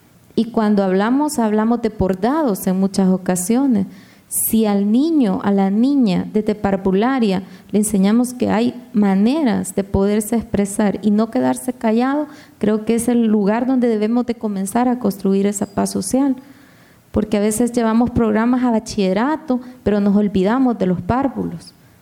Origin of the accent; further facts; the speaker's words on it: El Salvador; Soy salvadoreña